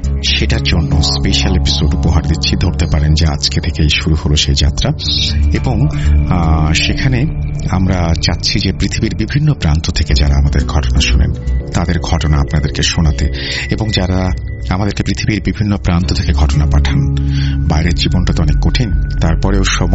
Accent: Narsingdi, Dhaka Division, Bangladesh; moved away as an adult; now in Jeddah, Saudi Arabia; আমার বাড়ি ঢাকা বিভাগে নরসিংদী জেলার খোরাসানে। বর্তমানে আমি সৌদি আরবের জেদ্দার বাস্কিন রবিন্স আইসক্রিম কোম্পানিতে একটি আইসক্রিম পার্লারের ব্রাঞ্চ ম্যানেজার হিসেবে নিযুক্ত আছি।

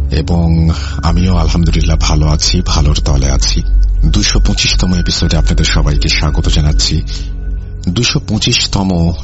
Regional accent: Sylhet, Sylhet Division, Bangladesh; আমার গ্রামের বাড়ি হচ্ছে সিলেটে।

